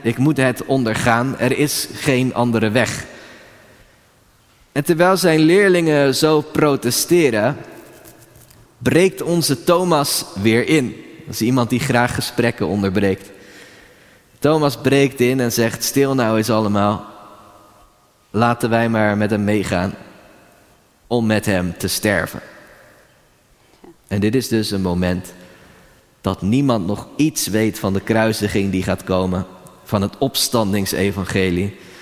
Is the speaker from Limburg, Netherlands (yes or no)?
no; Rotterdam, South Holland, Netherlands; Nou is dat van mij persoonlijk ook niet zo'n hobby. Ik ben een Rotterdammer.